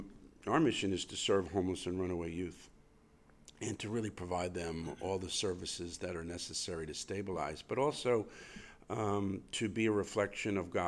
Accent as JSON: {"language": "English", "town": "Flushing", "region": "New York", "country": "United States", "tie": "born or raised there", "said": "So, I grew up in Queens, in Flushing, Queens. I went to St. Francis Prep"}